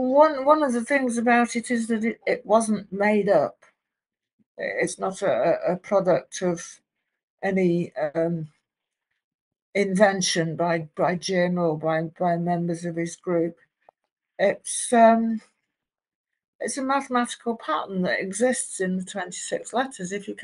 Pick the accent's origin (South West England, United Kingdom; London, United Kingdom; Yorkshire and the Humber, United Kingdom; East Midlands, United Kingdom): London, United Kingdom; born there; also born or lived in Tamworth, United Kingdom; I was born in East London, and my forebears are Scottish and Huguenot French and Cornish and Kentish. Cockneys.